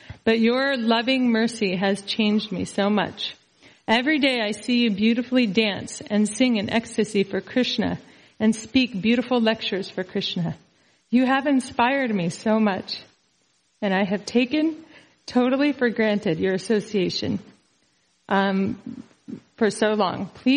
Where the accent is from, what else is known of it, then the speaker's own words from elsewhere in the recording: West Virginia, United States; there kept on being snowstorms back in my hometown in West Virginia.